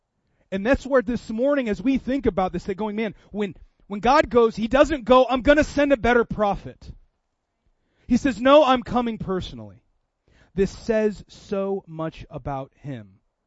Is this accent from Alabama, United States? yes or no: no; Seattle, Washington, United States; even my hometown of Seattle, it's incredibly religious.